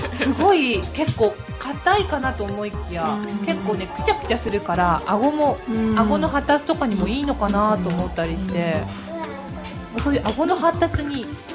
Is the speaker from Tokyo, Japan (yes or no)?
no; Ibaraki, Japan; あの私の出身の茨城県の特産品なんですけど